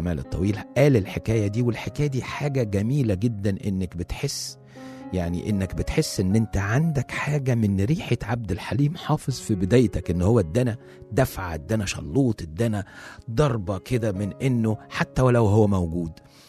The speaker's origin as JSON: {"language": "Arabic", "town": "Alexandria", "region": "Alexandria Governorate", "country": "Egypt", "said": "فبما ان انا اسكندراني فكان عندي اهل واصحاب ما شفتهمش من زمان"}